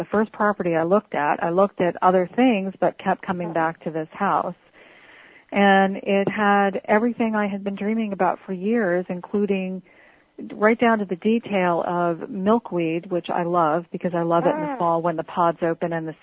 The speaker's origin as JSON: {"language": "English", "region": "New England", "country": "United States", "also_born_or_lived": "California", "said": "Well, I was from New England originally and had always wanted to settle here. And when I had moved to California, I regretted it when I got there. It just wasn't the right place, but I stayed 14 years."}